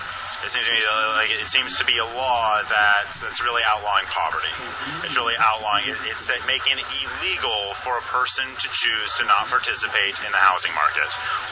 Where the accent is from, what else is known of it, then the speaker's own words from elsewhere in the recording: Seattle, Washington, United States; also born or lived in Southern California; I'm from Seattle originally. I grew up in Seattle. I went to school in Malibu in Southern California.